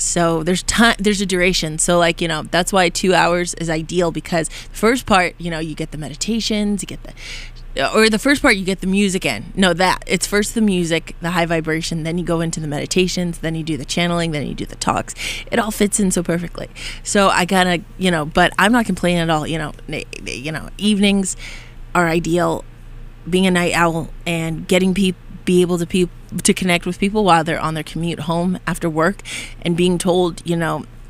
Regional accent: Boston, Massachusetts, United States; Yeah, I'm originally from Boston, hence

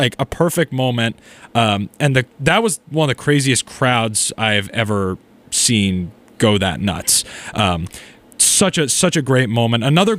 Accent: Boston, Massachusetts, United States; We're both from the Boston area. We're both diehard Boston sports fans.

